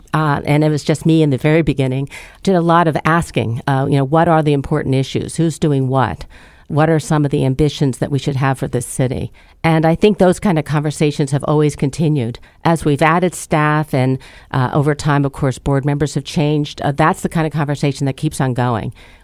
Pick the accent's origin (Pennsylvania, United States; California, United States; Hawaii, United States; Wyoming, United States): Pennsylvania, United States; Altoona; now in Baltimore, United States; Very, very small town in western Pennsylvania, Altoona, Pennsylvania. I sometimes see it on the weather maps here in Baltimore